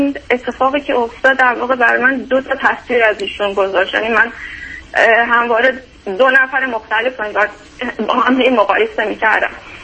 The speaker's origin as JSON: {"language": "Persian", "country": "Iran", "moved": "as an adult", "said": "تقریبا حدود 4 سال و نیم هستش از ایران مهاجرت کردم."}